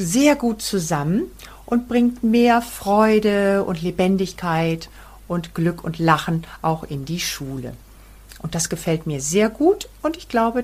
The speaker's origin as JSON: {"language": "German", "town": "Bielefeld", "region": "North Rhine-Westphalia", "country": "Germany", "said": "ich komme aus Bielefeld und bin Grundschullehrerin."}